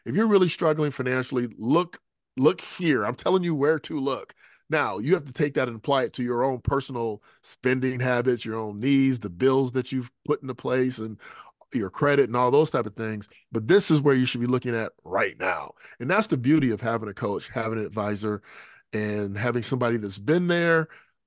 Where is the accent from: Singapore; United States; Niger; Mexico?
United States; let's just say as a typical American, I want the fastest way to where I'm trying to go.